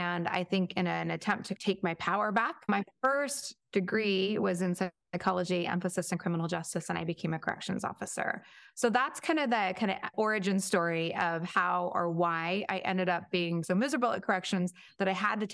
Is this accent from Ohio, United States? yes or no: no; Washington, United States; So I grew up in Lewis County, which is a very small area in Washington State. And my dad was the kind of town doctor.